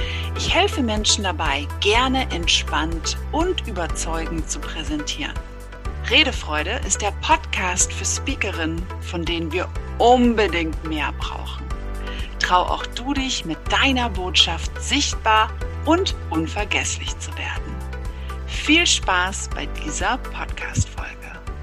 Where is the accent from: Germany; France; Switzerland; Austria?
Germany; Hesse; Ich komme aus der Nähe von schönen Wiesbaden in Hessen und ich bin mit drei ganz tollen Schwestern aufgewachsen.